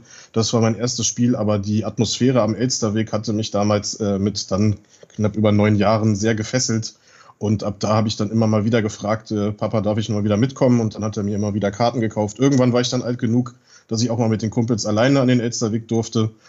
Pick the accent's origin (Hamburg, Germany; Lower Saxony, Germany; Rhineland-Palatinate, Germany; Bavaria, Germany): Lower Saxony, Germany; Wolfsburg; moved away as an adult; Genau, ich bin in Wolfsburg geboren und aufgewachsen, habe meine Schulzeit in Wolfsburg verbracht und nach dem Abitur 2008 hat es mich dann aus Wolfsburg weggezogen, des Studiums wegen. Aber ich bin in meinen Studienorten immer in Reichweite von Wolfsburg geblieben